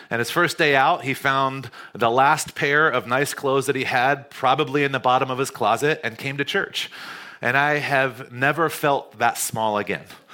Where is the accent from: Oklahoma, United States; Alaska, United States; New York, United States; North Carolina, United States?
North Carolina, United States; I grew up in North Carolina, and this is a little bit judgy of me to say this